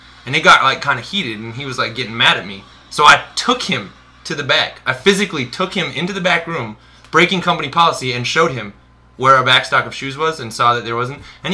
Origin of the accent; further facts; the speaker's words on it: Utah, United States; I mean, I'm from Utah, man.